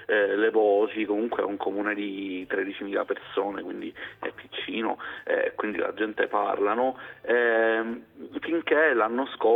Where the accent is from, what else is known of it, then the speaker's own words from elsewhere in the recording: Agrigento, Sicily, Italy; Ma io sono di Agrigento, quindi italiano